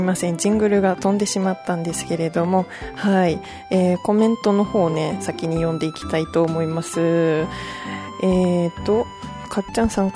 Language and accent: Japanese; Kyushu, Japan; 私九州出身なんですけれども、九州は温泉だらけで